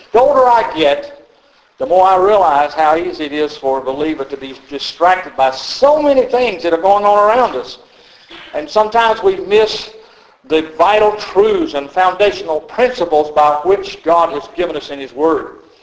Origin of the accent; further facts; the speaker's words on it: North Carolina, United States; And we are from North Carolina, back in the olden days, years ago. We've been out here 27 years now.